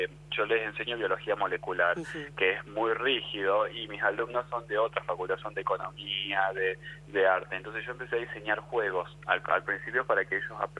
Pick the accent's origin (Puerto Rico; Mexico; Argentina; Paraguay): Argentina; moved away as an adult; also born or lived in Singapore; now in Japan; Yo me fui de Argentina en el 2012. Inicialmente viví 5 años en Singapur